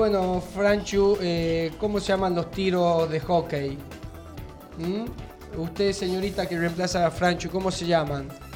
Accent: Tucumán, Argentina; somos de Tucumán, de ahí vinimos a conocer esta magnífica ciudad.

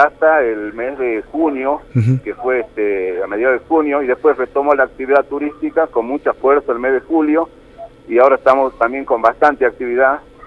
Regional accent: Tilcara, Jujuy, Argentina; lo que somos de Tilcara, lo que somos de la Quebrada.

